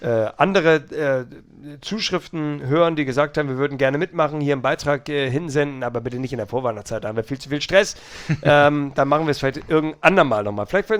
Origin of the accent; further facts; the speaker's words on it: Northern Germany, Germany; wir sind ja Norddeutsche, das ist wirklich auch schon weit weg